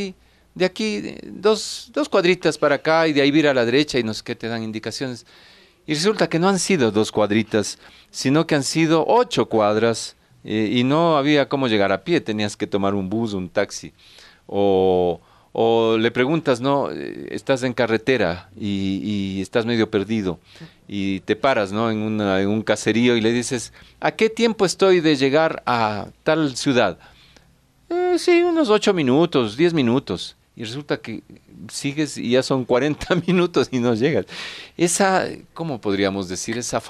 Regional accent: Ecuador; porque si somos ecuatorianos, pues tenemos que ser también autocríticos

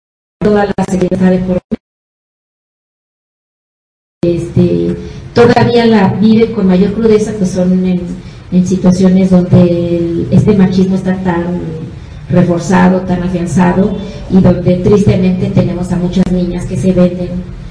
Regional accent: Mexico; Nosotros como mexicanos tenemos una fuerte influencia católica, y yo sí soy creyente

